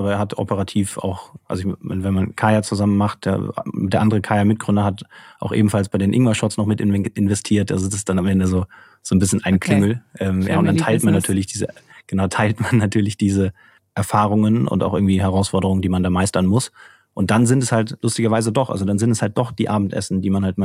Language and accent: German; Cologne, North Rhine-Westphalia, Germany; Genau, also wir sind beide aus Köln